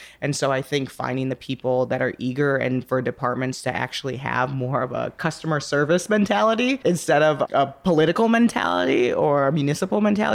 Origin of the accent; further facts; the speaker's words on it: Chicago, Illinois, United States; born there; I was born in Chicago. You know, you just kind of have like this attachment to a city over time.